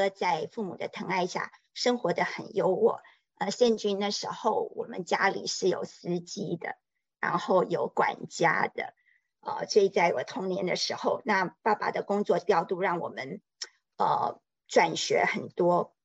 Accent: Taipei, Taiwan; also born or lived in Tainan / Kaohsiung / Taichung; 我是台南出生，妈妈是台南人，爸爸是江苏人。那我曾经住过台南，出生以后就搬到高雄、台中，后来小学三年级下学期搬到台北

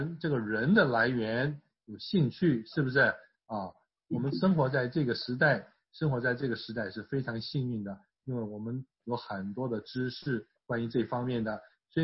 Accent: Taiwan; 这个我们从台湾来的都晓得

